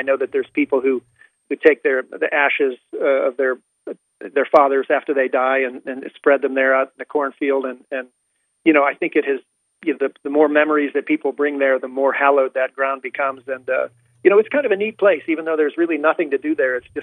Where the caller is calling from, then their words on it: California, United States; I'm in Southern California.